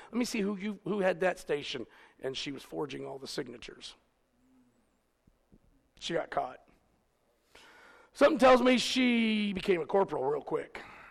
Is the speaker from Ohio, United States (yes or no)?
yes; Ohio, United States; That's the only reason he liked me. I was from Ohio.